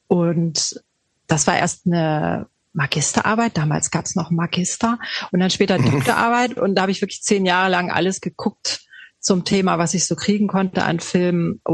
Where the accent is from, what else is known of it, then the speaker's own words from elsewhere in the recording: West Germany, Germany; weil der ja eben eine DDR-Thematik hat und ich bin Wessi.